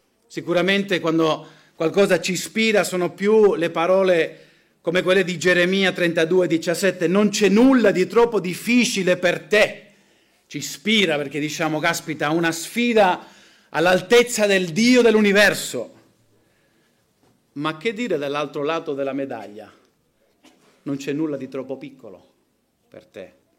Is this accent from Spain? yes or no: yes; Spain; Io sono nato e cresciuto in Spagna